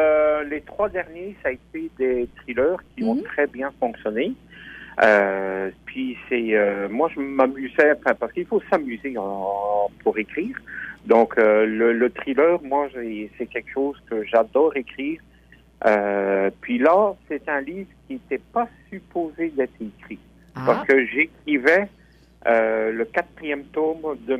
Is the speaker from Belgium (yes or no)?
yes; Belgium; now in Quebec, Canada; Oui, je suis de Belgique. Ça fait 23 ans que j'habite au Québec.